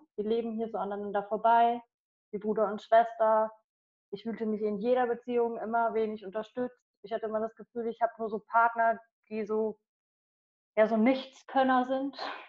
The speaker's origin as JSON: {"language": "German", "town": "Ahaus", "region": "North Rhine-Westphalia", "country": "Germany", "said": "ich komme aus Ahaus. Bin 35 Jahre alt"}